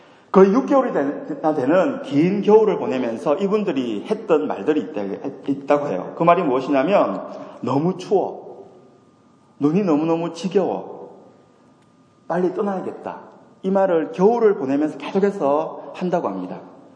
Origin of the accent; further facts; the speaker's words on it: Masan, South Gyeongsang, South Korea; accent: Gyeongsang dialect; also born or lived in Busan; 제가 경상도 말을 하고 싶어서 하는 것이 아닙니다. 제가 부산에서 자라서 그래요. 제가 마산에서 자라서 그렇습니다. 저도 서울말 하고 싶은데 할 수가 없어요.